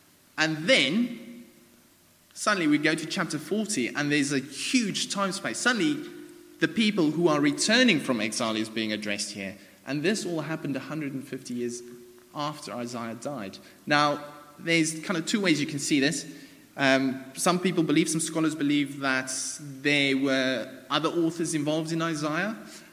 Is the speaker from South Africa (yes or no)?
yes; South Africa; I'm not Jewish, I don't have a Jewish background, I'm South African.